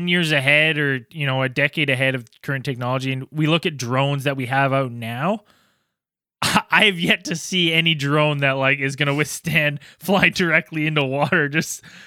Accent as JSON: {"language": "English", "country": "Canada", "said": "as a Canadian, the amount of times I've played pond hockey"}